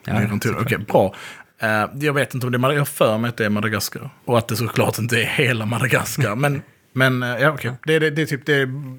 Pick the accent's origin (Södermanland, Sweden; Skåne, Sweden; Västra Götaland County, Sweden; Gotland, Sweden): Skåne, Sweden; kom ihåg att jag är från Skåne.